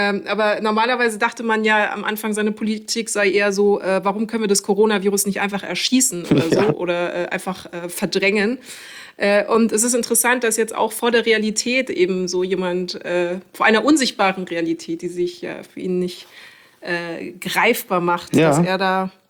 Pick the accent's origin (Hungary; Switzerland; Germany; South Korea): Germany; Munich, Bavaria; als Münchnerin, die in Bayern artig ihr super strenges, mega Söder-Abitur gemacht hat.